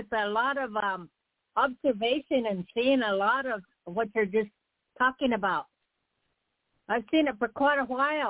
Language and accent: English; Oregon, United States; I'm from Oregon.